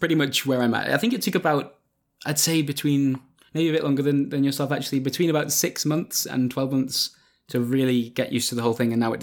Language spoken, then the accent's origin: English; Stoke-on-Trent, West Midlands, United Kingdom; now in Brighton, United Kingdom; I grew up in Stoke-on-Trent, which is in, sort of the middle or more northern, I guess, part of England, and now I live on the most south part. Like I'm right on the southern coast, just below London. I live in Brighton